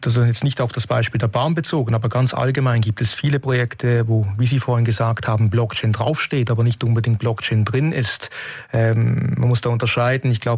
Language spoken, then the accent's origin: German; Switzerland; wenn ich als Schweizer sage, die Schweiz, aber ich bin da auch stolz drauf.